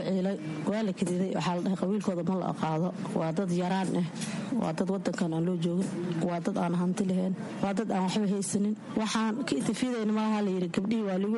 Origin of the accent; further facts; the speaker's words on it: Kismayo, Lower Juba, Somalia; born there